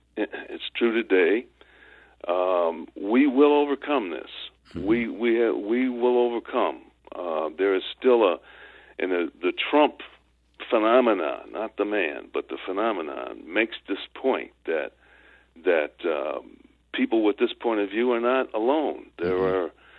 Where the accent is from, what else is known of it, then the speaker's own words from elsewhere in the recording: Chicago, Illinois, United States; I remember when I was in my young militant stage and growing up in Chicago and flirting with the Black Panthers and so forth